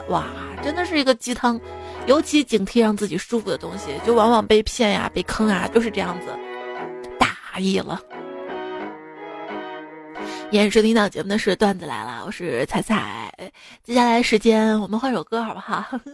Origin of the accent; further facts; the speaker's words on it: Shaanxi, China; 真的吗？我是陕西人我都不知道耶。